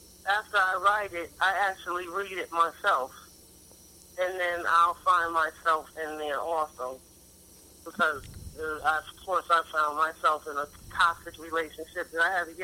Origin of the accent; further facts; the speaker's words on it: New Haven, Connecticut, United States; moved away as an adult; also born or lived in Georgia; now in Baltimore, United States; I'm from New York, born and raised in Haven, Connecticut. I left in 99. I moved to Georgia. I lived there for a year.